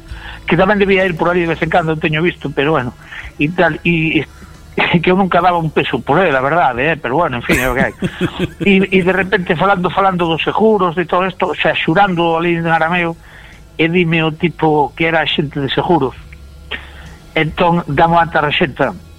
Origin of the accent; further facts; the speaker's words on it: Esteiro, Galicia, Spain; A ver, eu son de Esteiro, de Muros